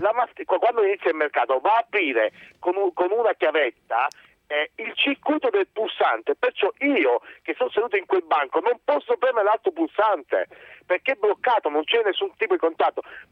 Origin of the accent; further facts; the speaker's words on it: Palermo, Sicily, Italy; now in Ravenna, Italy; Io abito a Ravenna da 20 anni, ma sono di Palermo e faccio il camionista